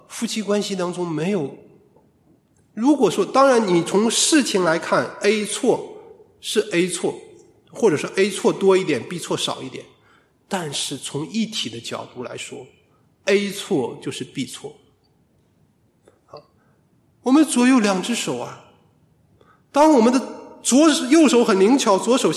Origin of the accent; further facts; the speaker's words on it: China; 我们中国人其实应该比较多的懂这种东西